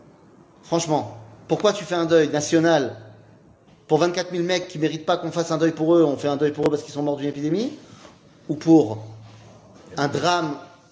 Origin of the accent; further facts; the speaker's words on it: Poland; accent: Polish; French is a second language; Bon, je le dis mal, hein, parce que c'est mon accent polonais.